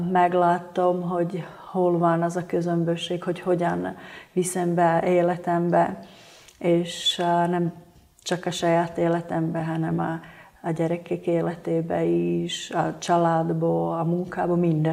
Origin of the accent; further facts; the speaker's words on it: Slovakia; first language Slovak; Hungarian is a second language; Én Szlovákiáról érkezem, ott lakom, és több mint 30 éve hálózatépítéssel foglalkozom. A anyanyelvem szlovák, nem magyar, és a nagyszüleim beszéltek magyarul, és őtőlük tanultam magyarul beszélni.